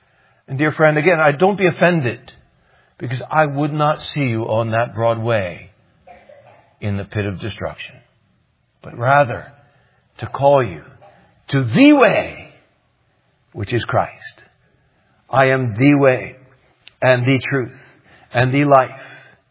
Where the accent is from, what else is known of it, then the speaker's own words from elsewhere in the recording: New Orleans, Louisiana, United States; But I do remember when I was growing up in New Orleans, Louisiana